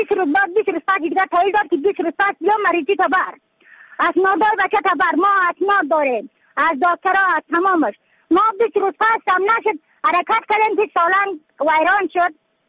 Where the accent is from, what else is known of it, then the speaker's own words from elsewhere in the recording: Badakhshan, Afghanistan; از بدخشان هستم، مرکز بدخشان، ولسوالی اقل پایان، قیره بینگ.